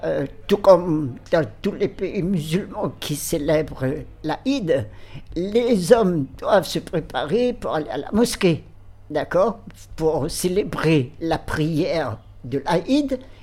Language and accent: French; Réunion, France; Nous sommes français, nous sommes fiers d'être réunionnais, nous sommes fiers d'être musulmans.